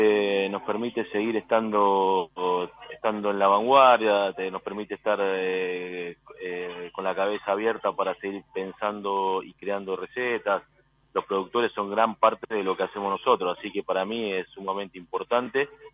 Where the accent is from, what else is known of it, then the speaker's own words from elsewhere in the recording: Córdoba, Argentina; soy cordobés y estando mucho tiempo en Santa Fe, así que donde vivo y donde estamos trabajando.